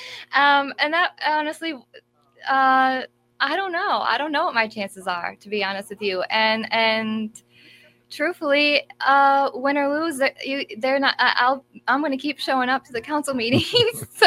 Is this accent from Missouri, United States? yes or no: no; Michigan, United States; I grew up in Newaygo County, and when I first moved home, I was trying to purchase my great grandmother's home.